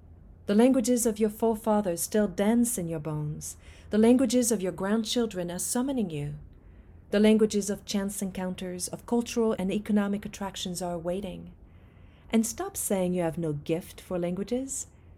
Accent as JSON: {"language": "English", "country": "France", "tie": "born or raised there", "second_language": "English", "said": "I was born and raised in France into what I call a very monolingual family. Both of my parents spoke French and only French, and so did my grandparents and my great-grandparents."}